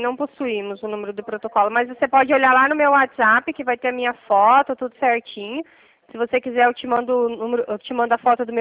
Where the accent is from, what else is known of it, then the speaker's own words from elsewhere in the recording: Toledo, Paraná, Brazil; Eu sou aqui de Toledo, Paraná.